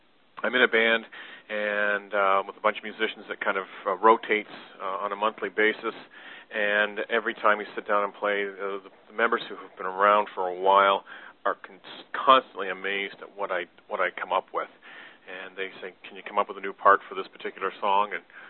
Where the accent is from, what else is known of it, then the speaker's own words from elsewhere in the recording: Freehold, New Jersey, United States; I'm from Freehold, New Jersey